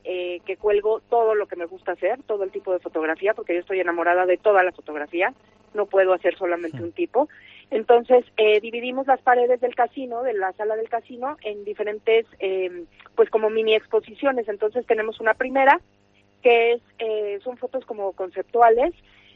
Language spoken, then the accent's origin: Spanish; Mexico; es que soy mitad mexicana y mitad cántabra, ¿eh? Mitad. Mi padre era de aquí. Y mi padre emigró a México y, bueno, se casó allá, hizo su familia allá, su vida allá